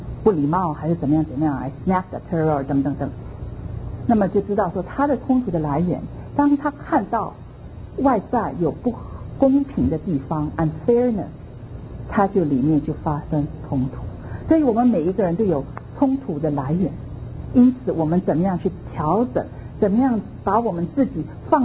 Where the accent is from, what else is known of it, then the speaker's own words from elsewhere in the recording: Shanghai, China; 我们上海人很喜欢吃咸的，